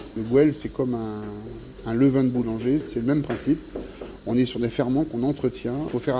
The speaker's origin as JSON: {"language": "French", "region": "Brittany", "country": "France", "tie": "born or raised there", "said": "Moi, je suis du Morbihan, natif du Morbihan. Ce n'était pas du tout connu dans le Morbihan."}